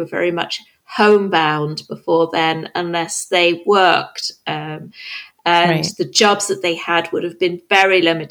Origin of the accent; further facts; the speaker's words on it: London, United Kingdom; now in England, United Kingdom; When I was growing up I grew up in South London, like the border between South London and the countryside.